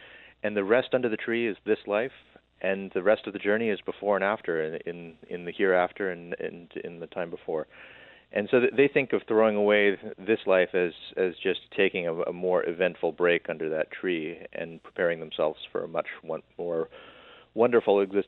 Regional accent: United States; And so I, as an American, wanted to find out, especially, you know, what motivates one of my countrymen to go over there.

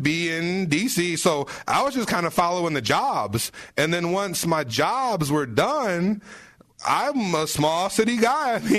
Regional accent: Kalamazoo, Michigan, United States; I'm from Kalamazoo, Michigan, born and raised, lived there for 18 years of my life.

